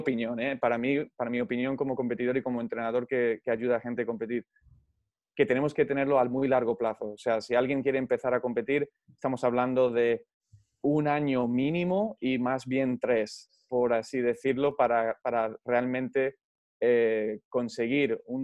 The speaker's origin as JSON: {"language": "Spanish", "region": "California", "country": "United States", "moved": "yes", "said": "Yo soy originalmente de California."}